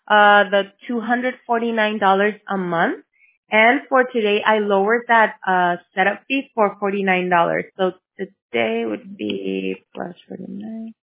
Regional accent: Mexico; English is a second language; I am Mexican, so even my English accent is different than if I would be talking in Spanish

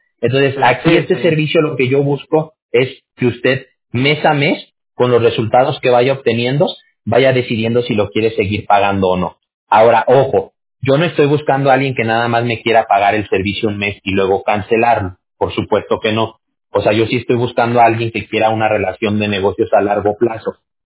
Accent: Aguascalientes, Mexico; Yo soy de México también, yo nací en México. Nada más que yo soy de un estado que se llama Aguascalientes.

